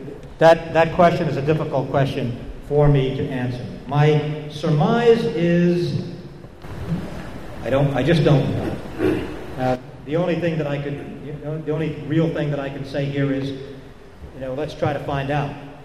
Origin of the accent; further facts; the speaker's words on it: Kingston, New York, United States; particularly the ones in my hometown in Kingston.